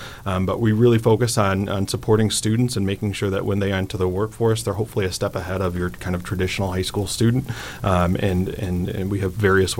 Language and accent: English; Flushing, Michigan, United States; So I'm a lifelong Genesee County resident, growing up, born and raised in Flushing, Michigan. Been all around the area.